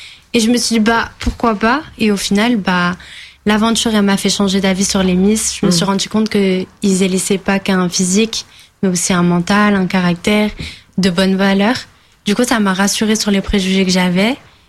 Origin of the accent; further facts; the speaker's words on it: Lieusaint, Île-de-France, France; J'ai grandi à Lieusaint.